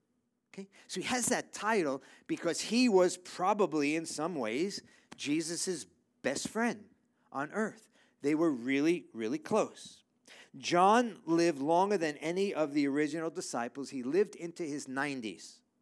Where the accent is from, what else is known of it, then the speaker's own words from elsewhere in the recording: Texas, United States; I told him, hey, I'm from Texas. We don't have that there.